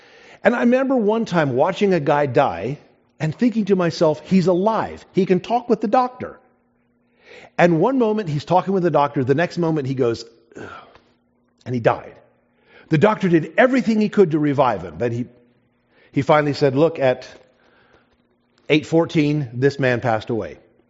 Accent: South Africa; When I was growing up in South Africa, they used to tell us

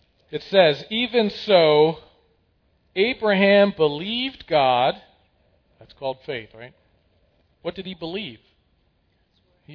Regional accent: Pennsylvania, United States; Well, I'm a Nittany Lion. I'm from Pennsylvania.

